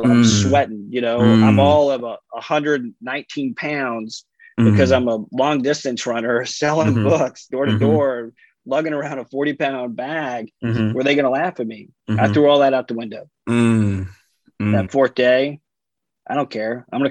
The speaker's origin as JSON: {"language": "English", "town": "Granbury", "region": "Texas", "country": "United States", "tie": "born or raised there", "said": "So I grew up in Granbury, Texas."}